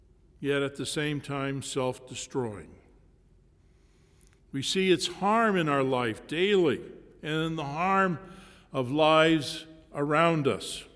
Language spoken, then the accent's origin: English; Illinois, United States; And because we're from Illinois, that's a good candidate for us, Lincoln.